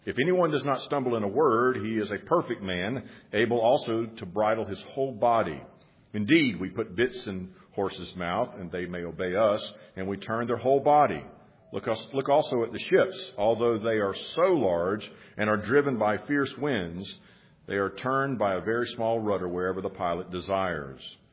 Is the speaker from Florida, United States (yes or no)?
yes; Florida, United States; When I was a boy and a young teen, I grew up in Florida